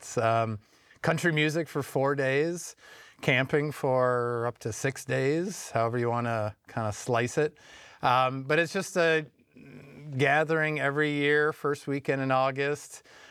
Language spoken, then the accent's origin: English; Minnetonka, Minnesota, United States; moved away as an adult; also born or lived in Vermont / New York / California; Well, I grew up in Minnetonka, Minnesota, until I was 18. Moved away for college, lived in the Northeast between Vermont and New York for 7 years, and then out in California for another 9 or 10 years.